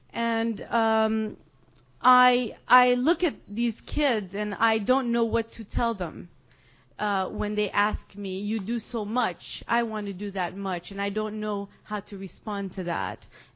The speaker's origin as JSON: {"language": "English", "town": "Bethlehem", "region": "West Bank", "country": "Palestine", "tie": "born or raised there", "said": "I go outside and I drive to my hometown, Bethlehem."}